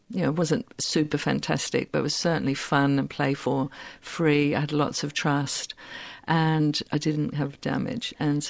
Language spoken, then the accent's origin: English; London, United Kingdom; So I'm born in England to very ordinary working-class parents in South London